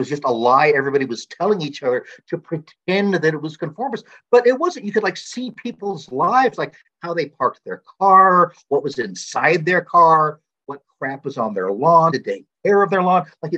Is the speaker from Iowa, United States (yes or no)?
yes; Iowa, United States; also born or lived in Pueblo; now in Security-Widefield, United States; I grew up in Iowa. I lived in like funky neighborhoods in Pueblo for quite a while. And we moved to Security Widefield, like just southeast of Colorado Springs